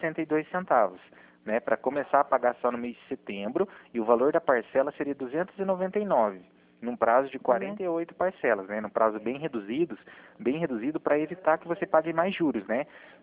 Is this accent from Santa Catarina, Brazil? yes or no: no; Cornélio Procópio, Paraná, Brazil; eu sou de Cornélio Procópio, aqui, né, próxima divisa de vocês